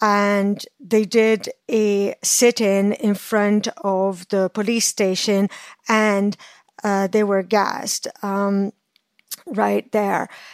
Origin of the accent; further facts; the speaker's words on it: France; English is a second language; We are people who were born and raised in France. We're French citizens.